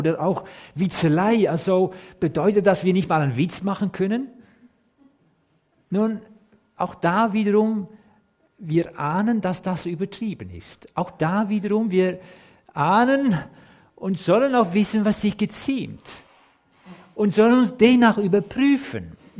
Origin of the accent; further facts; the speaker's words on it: Netherlands; Als Holländer, dann merkt man das ja nicht.